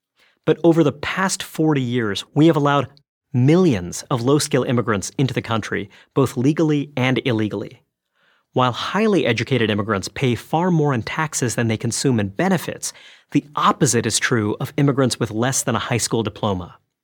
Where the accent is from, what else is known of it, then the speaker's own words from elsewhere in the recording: New York City, New York, United States; I was raised in New York City